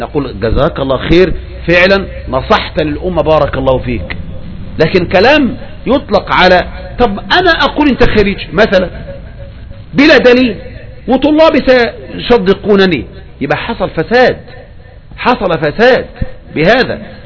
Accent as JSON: {"language": "Arabic", "country": "Egypt", "said": "هذه أشد الفتنة في بلدنا مصر"}